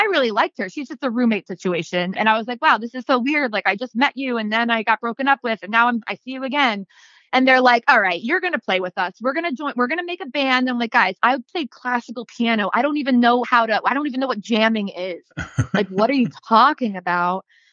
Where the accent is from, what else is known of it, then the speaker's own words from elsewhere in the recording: Connecticut, United States; I'm from Connecticut.